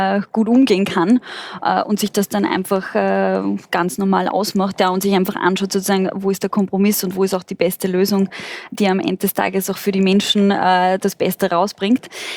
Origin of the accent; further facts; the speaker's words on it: Vienna, Austria; und ich komme ja selbst aus Wien